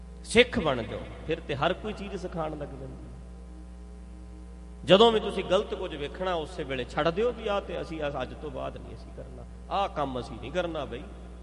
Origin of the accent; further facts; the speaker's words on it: Punjab, India; ਇਹ ਨਹੀਂ ਵੇਖੋ ਅਸੀਂ ਪੰਜਾਬੀ ਹਾਂ